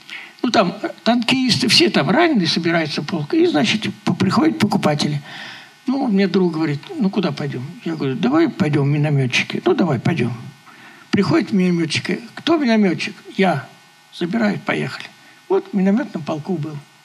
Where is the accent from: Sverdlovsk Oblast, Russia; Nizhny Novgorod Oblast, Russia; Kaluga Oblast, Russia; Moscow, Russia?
Kaluga Oblast, Russia; born there; Значит, я родился в Калужской области.